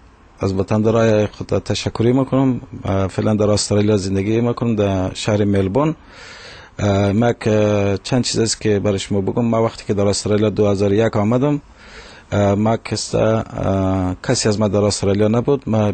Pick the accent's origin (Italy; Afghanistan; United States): Afghanistan; Mazar-i-Sharif, Balkh; English is a second language; now in Australia; especially now I'm from Australia, anyone who's go to Afghanistan and especially in Mazar-e-Sharif, my city